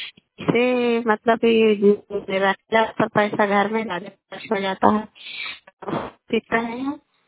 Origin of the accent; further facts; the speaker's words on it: Bihar, India; धानपुर वाली वेलसी पंचायत प्रखंड चाली जिला नालंदा का निवासी हूँ।